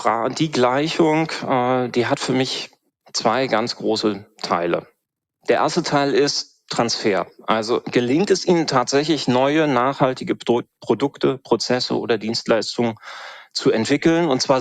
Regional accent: Northern Germany, Germany; dann wäre das doch mal gar nicht so schlecht, würde ich als Norddeutscher sagen.

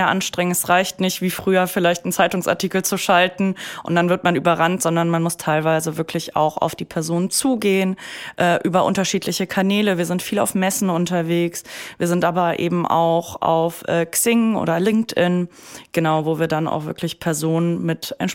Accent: Marburg, Hesse, Germany; ich bin ursprünglich aus Marburg und mein Papa war früher in Marburg Busfahrer.

